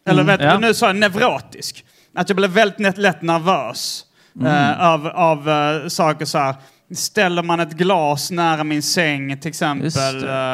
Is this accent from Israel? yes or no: yes; Israel